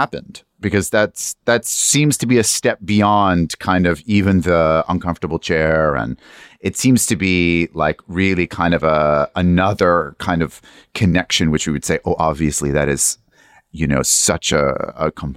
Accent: Brazil; English is a second language; And I can only imagine, and I'm from Brazil, and here is my chair, and is made from just wrapped up rope.

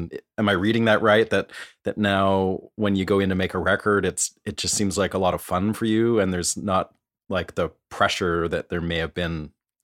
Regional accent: Vancouver, British Columbia, Canada; moved away as an adult; now in Nashville, United States; I live in Nashville now. I'm from Vancouver, Canada, and but I moved here about 7 or 8 years ago.

